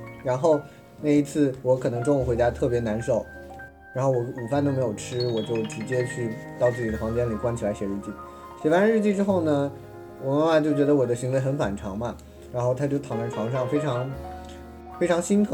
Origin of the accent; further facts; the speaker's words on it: Chongqing, China; now in Suzhou, China; 回家的机会其实也不多，我老家是重庆的，我又在苏州，